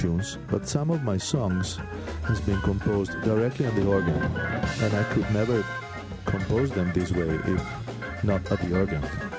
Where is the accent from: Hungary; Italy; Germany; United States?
Italy; Milan, Lombardy; English is a second language; from Italy, Milano, my town.